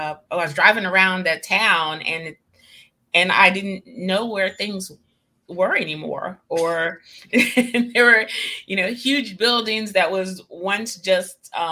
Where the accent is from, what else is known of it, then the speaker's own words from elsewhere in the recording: Gainesville, Virginia, United States; I am from a little town in Virginia called Gainesville. Mm-hmm. And so that's in the northern part of Virginia, about 20 miles north of Washington, D.C.